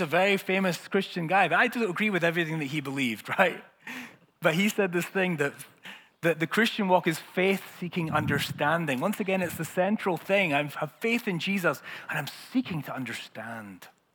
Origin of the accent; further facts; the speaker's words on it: Scotland, United Kingdom; and not just because I'm Scottish and I have to, as a condition for passport owner.